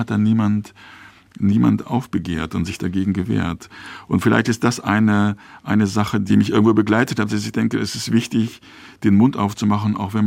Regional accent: Lübeck, Schleswig-Holstein, Germany; also born or lived in Mölln; Ich bin in Mölln geboren und dann in Lübeck aufgewachsen

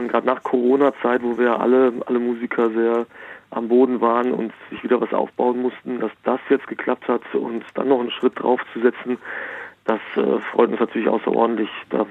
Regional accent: Recklinghausen, North Rhine-Westphalia, Germany; Wir sind alle in Recklinghausen groß geworden, nördliches Ruhrgebiet.

